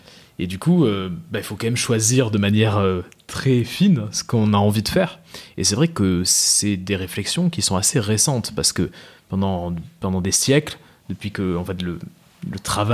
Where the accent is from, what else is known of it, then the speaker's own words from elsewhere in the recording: Toulouse, Occitanie, France; now in Paris, France; je suis pas du tout parisien, je suis toulousain.